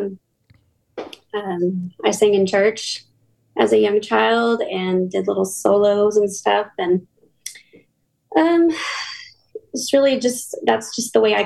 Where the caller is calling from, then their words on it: Burleson, Texas, United States; From Burleson, Texas.